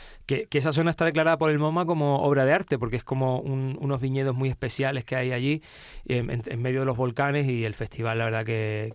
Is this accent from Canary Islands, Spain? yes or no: yes; San Bartolomé, Canary Islands, Spain; en mi pueblo, en San Bartolomé, hay una sociedad cultural